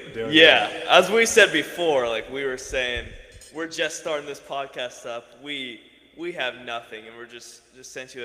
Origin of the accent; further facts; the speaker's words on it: California, United States; We're both from the Bay Area, as we talked about before